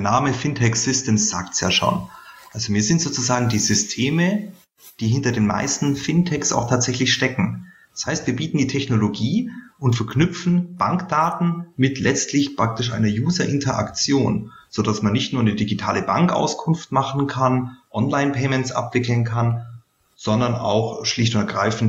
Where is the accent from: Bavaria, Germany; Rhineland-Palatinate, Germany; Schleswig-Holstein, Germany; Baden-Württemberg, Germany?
Bavaria, Germany; man hört es vielleicht, ich bin aus Bayerisch-Schwaben